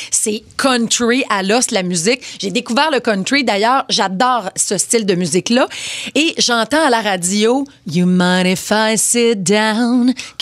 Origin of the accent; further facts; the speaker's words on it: Quebec, Canada; j'étais super fière d'être canadienne. Je disais à tout le monde, moi, je viens du Québec